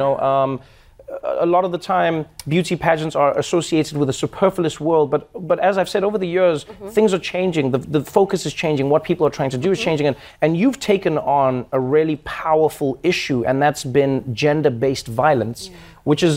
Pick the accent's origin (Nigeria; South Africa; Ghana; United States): South Africa; I was proud as a South African. I was proud as somebody who's grown up on the continent.